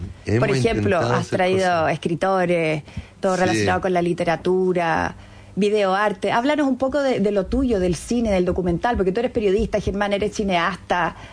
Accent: Chile; now in Spain; llevo 20 años aquí, llevo 21 años aquí en España, mi marido es español, yo soy chilena

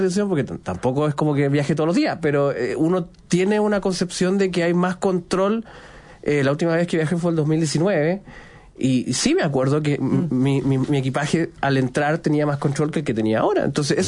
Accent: Chile; yo como chileno, no me revisan

